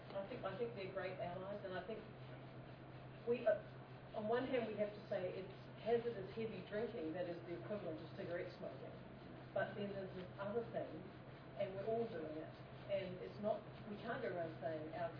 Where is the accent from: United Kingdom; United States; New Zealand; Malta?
New Zealand; from New Zealand